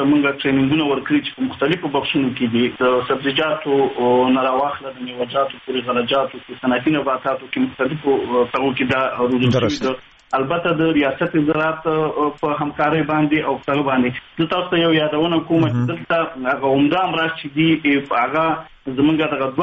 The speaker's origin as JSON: {"language": "Pashto", "region": "Kandahar", "country": "Afghanistan", "said": "مونږ له کندهار ولایت یو"}